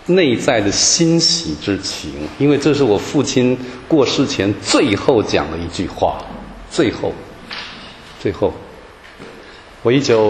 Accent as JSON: {"language": "Chinese", "town": "Hualien", "region": "Hualien County", "country": "Taiwan", "tie": "born or raised there", "said": "他病重在我的老家台湾的花莲东部，我在台北治病"}